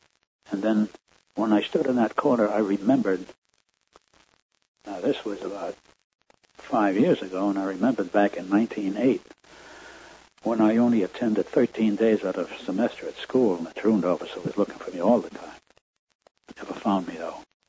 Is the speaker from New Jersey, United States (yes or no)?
no; Brooklyn, New York, United States; Brooklyn, New York.